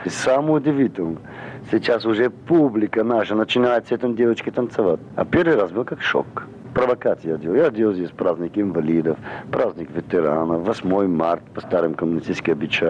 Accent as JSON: {"language": "Russian", "country": "Bulgaria", "tie": "born there", "also_born_or_lived": "Germany", "second_language": "Russian", "moved": "as an adult", "said": "Я по национальности армянин. Я родился в Болгарии."}